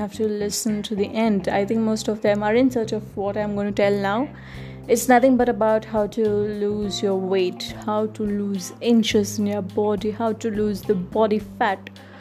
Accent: India; English is a second language; because I'm an Indian. We eat rice items, rice food.

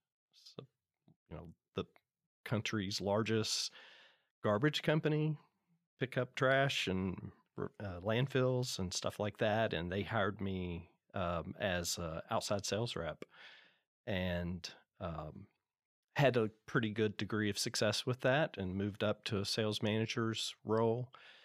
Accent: Frankfort, United States; So I'm grew up in Frankfort, 22 miles

